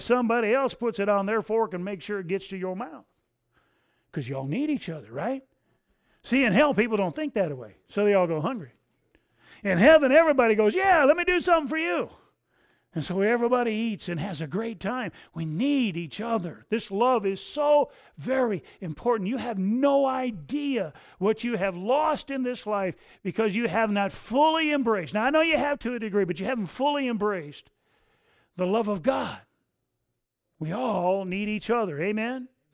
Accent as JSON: {"language": "English", "town": "Coldwater", "region": "Michigan", "country": "United States", "said": "We're not from here. We're from Coldwater down in the Michigan tropics, you know."}